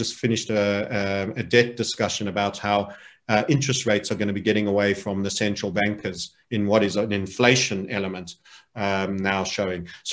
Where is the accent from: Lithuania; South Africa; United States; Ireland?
South Africa; So you might find me in Crimea one of these days, because at least it's sunny there as a South African.